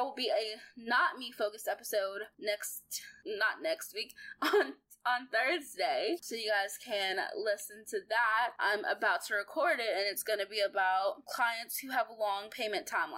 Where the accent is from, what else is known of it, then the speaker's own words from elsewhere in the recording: Arkansas, United States; I'm not a little girl. I'm a woman from Arkansas